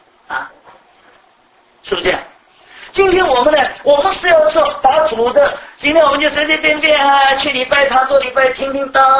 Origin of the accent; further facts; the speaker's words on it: Shanghai, China; also born or lived in Taipei, Taiwan; 我从小长在上海，以后又到台北，到台湾，在台北，什么叫种地从来没有概念